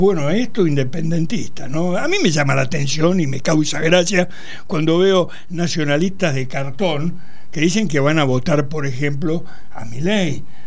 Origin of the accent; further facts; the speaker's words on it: Buenos Aires, Argentina; Yo nací para colmo en este barrio. Yo nací en el Ayacucho Posadas. No, nací en un hospital. El Hospital Británico para Escarnio del Imperio. Pero viví siempre acá.